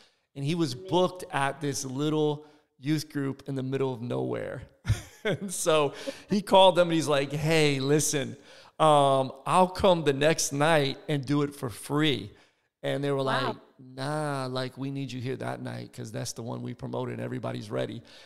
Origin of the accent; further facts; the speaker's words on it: Philadelphia, Pennsylvania, United States; Philly, my hometown.